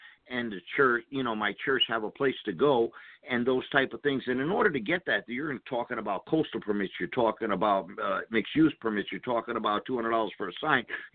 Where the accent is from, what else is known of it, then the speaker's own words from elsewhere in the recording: New England, United States; now in Imperial Beach, United States; I grew up in New England, and I've been out here in Imperial Beach for approximately 7 years.